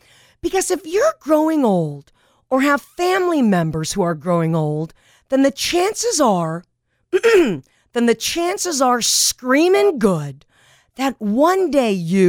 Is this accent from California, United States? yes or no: yes; Granada Hills, California, United States; when I was a crazy and wild little kid growing up on Goya Street in Granada Hills, California, I hung out with my older relatives every single week.